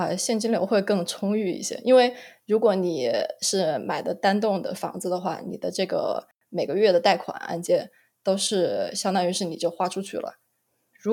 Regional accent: Hubei, China; 农村，我是在农村出生的，然后在农村长大的。我是大概2年级的上学期和下学期之间搬到城里面去的

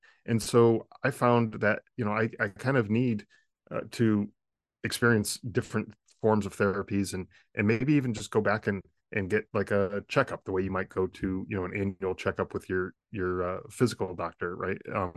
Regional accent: Connecticut, United States; And so I moved out here to Arizona from Connecticut, where I'm originally from.

